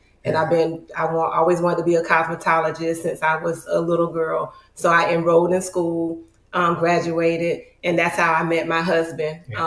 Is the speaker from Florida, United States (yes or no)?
yes; Jacksonville, Florida, United States; I was born and raised here in Jacksonville.